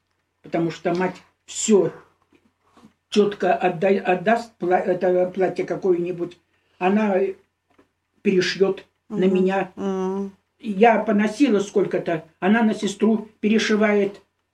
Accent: Bikin, Khabarovsk Krai, Russia; born there; город Бикин

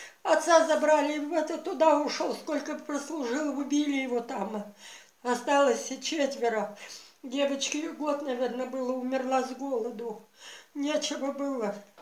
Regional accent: Muravey, Altai Krai, Russia; born there; Сорокинский район, это село или деревня, она пишется. Поселок Муравей. Вот я где родилась.

